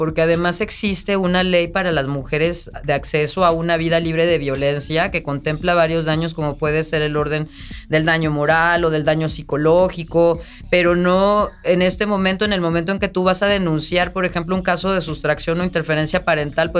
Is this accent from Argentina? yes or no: no; Oaxaca, Mexico; now in Morelos, Mexico; Yo que vivo aquí en Morelos, soy de Oaxaca, soy del Istmo de Tehuantepec y vivo aquí en Morelos.